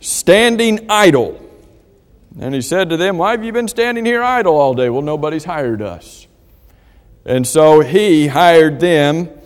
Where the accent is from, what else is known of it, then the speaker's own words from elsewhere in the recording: Florida, United States; We don't have vineyards down here. I grew up in South Florida. I didn't have a clue what a vineyard was.